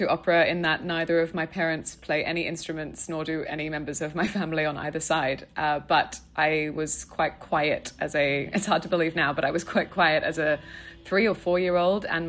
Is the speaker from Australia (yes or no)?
yes; Australia; I am an Australian mezzo-soprano, but for the last 2 years was living in Zurich.